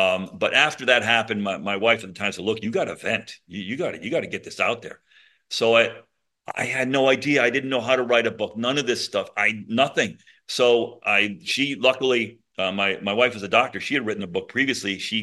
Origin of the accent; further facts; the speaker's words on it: Monroe, Connecticut, United States; And I am from that area. I grew up in Monroe. Newtown is a town next to us.